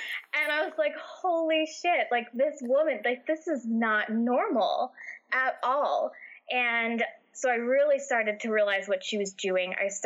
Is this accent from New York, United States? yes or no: yes; New York, United States; also born or lived in New Jersey; now in New Hampshire, United States; I was living in New Jersey at the time. I'm originally from New York. And so we moved up to New Hampshire.